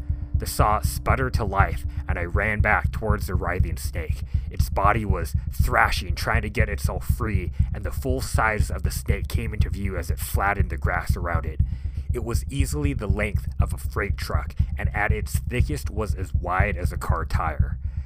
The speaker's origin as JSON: {"language": "English", "region": "California", "country": "United States", "tie": "born or raised there", "said": "Growing up in Central California, the only snake I ever really had to worry about was the rattlesnake"}